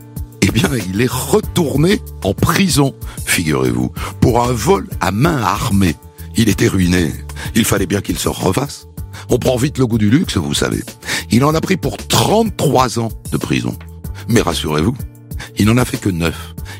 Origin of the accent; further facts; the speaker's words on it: France; C'est un sport qui est totalement inconnu chez nous en France.